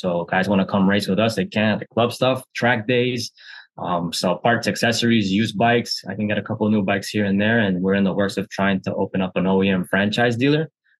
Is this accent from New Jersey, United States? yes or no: yes; New Jersey, United States; And yeah, my family is Colombian. My wife is Colombian. I'm from here. I'm from New Jersey.